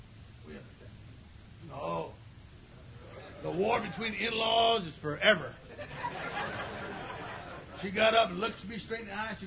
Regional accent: Riverside, California, United States

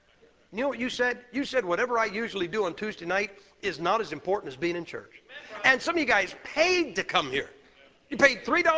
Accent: Massillon, Ohio, United States; I'm from Massillon, Ohio. That's where pro football got its start.

